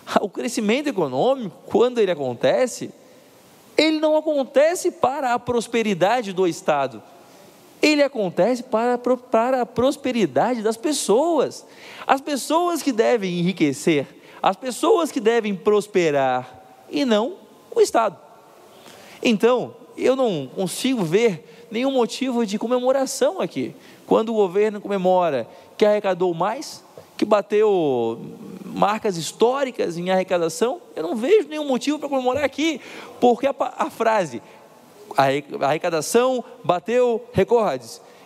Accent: São José, Santa Catarina, Brazil; Eu sou de São José, fui vereador em Florianópolis. Minha família é do Oeste, mas eu cresci aqui na região

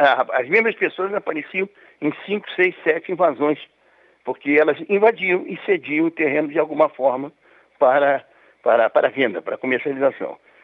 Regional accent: Rio de Janeiro, Brazil; eu sou do Rio de Janeiro, e na época estava no Rio de Janeiro

